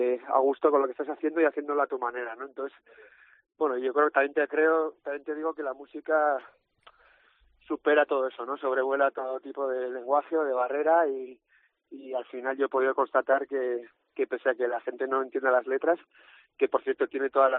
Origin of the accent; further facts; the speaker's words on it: Spain; first language Basque; Spanish is a second language; A mí me sale de forma natural y es mi lengua materna y siempre he cantado en euskera